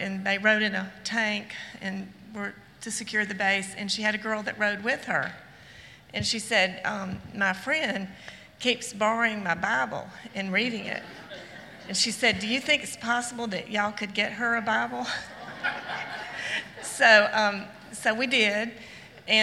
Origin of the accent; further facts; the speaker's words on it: Alabama, United States; from Alabama. We're frequent visitors.